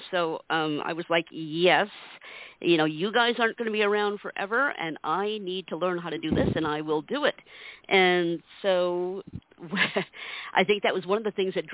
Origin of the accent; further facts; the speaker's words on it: Connecticut, United States; I grew up in Connecticut, so there were a lot of blind children in schools there